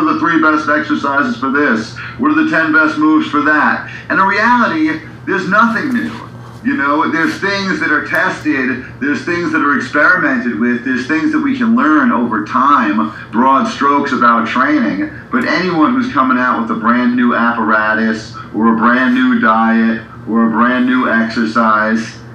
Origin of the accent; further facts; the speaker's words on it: Brooklyn, New York, United States; accent: New York; I did. I grew up in Brooklyn. I was born in Brooklyn in 1974. I've traveled many places, but I've never lived outside of New York City.